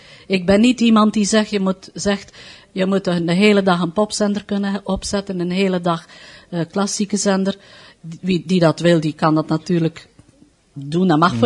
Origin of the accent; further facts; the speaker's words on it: Kortrijk, Flanders, Belgium; moved away as an adult; now in Antwerp, Belgium; En kwam een plaats vrij in Kortrijk, waar ik vandaan kom.